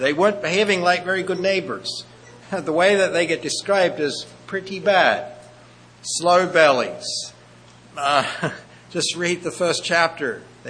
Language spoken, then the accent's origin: English; Australia; and I'm Australian. I can't say, well, that's just the way I am, because that's where I was born